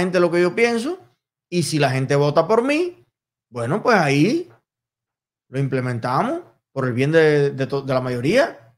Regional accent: Cuba; Yo soy un cubano que ahora mismo, en este minuto, en el 2021, yo quiero decir lo que yo pienso.

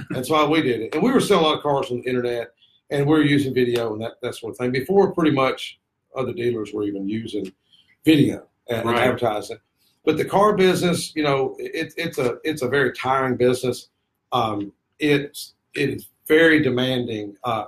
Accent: Smyrna, Delaware, United States; I was born and raised in Smyrna.

